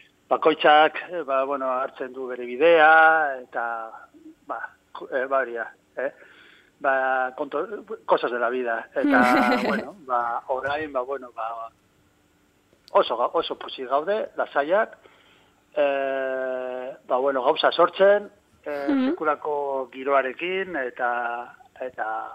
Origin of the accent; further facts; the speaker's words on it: Ortuella, Basque Country, Spain; Ortuellakoa ginen. Ba, bueno, nire gurasoen etxean, Ortuellan zegoen, nozedal, Ortuellako auzo batean